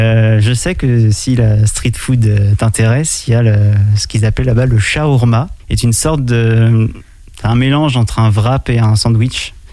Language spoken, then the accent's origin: French; France; En tant que Français, on a vraiment un pouvoir d'achat énorme en Roumanie.